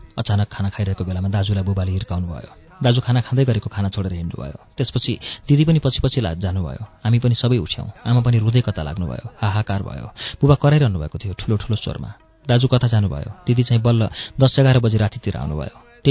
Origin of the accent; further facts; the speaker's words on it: Budhabare, Koshi Province, Nepal; born there; 2024 साल वैशाख 4 गते जन्मेकी रहेछु म, झापा बुधबारे वडा नम्बर 6 होक्से मेरो जन्मथलो … कान्छी छोरी भएर जन्मेकी रहेछु।